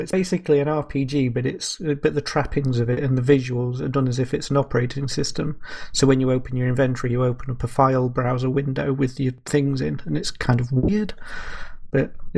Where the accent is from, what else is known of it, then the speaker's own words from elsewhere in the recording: United Kingdom; Being a Brit, it means nothing to me.